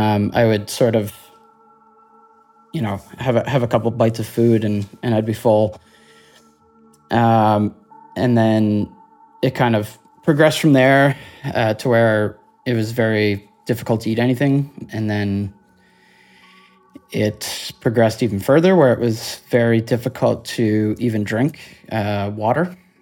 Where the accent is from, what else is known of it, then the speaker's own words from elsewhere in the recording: Nova Scotia, Canada; I'm 39. I'm from Cape Breton Island. So that's the northeastern tip of Nova Scotia on the east coast of Canada.